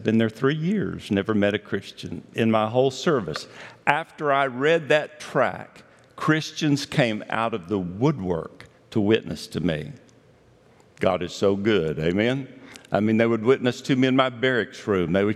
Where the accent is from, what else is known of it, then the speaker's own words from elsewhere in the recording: Johnson City, Tennessee, United States; My wife is Patty. I grew up in Johnson City. I graduated from Science Hill High School in 1970.